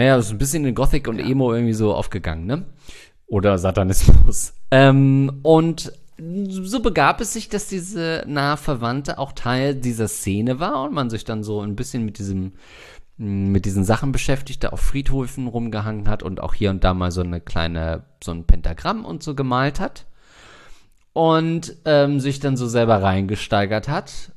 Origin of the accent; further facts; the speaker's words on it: East Germany, Germany; ich komme aus der DDR